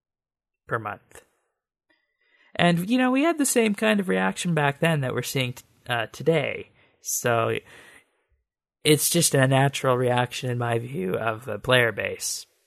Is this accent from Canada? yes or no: yes; Canada; I'm from Canada